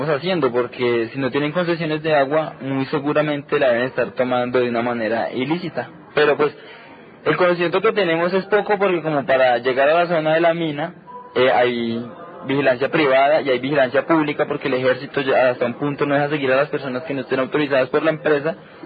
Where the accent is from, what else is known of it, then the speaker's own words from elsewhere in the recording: Colombia; no somos solamente indios, o solamente negros, sino que somos un cruce porque somos sí, colombianos, somos alegremente diversos